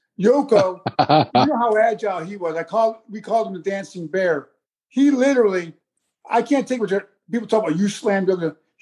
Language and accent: English; New York, United States; I'm not from Texas. I'm a New York boy.